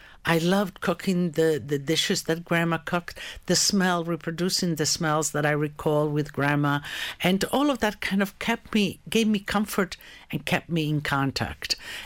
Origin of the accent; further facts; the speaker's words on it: Istria County, Croatia; You know, I was born in Istria. Istria is a little peninsula that now actually is in Croatia.